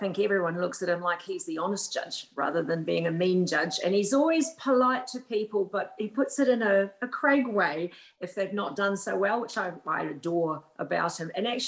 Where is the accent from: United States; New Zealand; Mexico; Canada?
New Zealand; also born or lived in London; And especially being a Kiwi too, like some of the things we come out